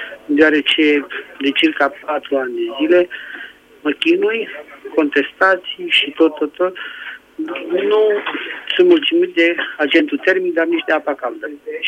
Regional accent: Bucharest, Romania; sunt din București.

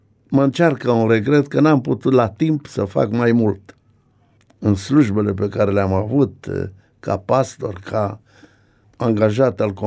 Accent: Oltenia, Romania; born there; Eu, de fapt, m-am născut în Oltenia.

